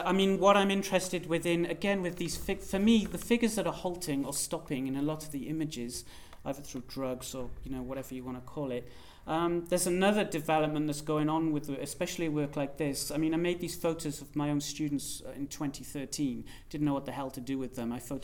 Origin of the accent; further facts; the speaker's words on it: Cardiff, Wales, United Kingdom; also born or lived in London; I come from Cardiff in Wales, right? And that is... There are some insanely rough areas there. And also living in London for like 15 years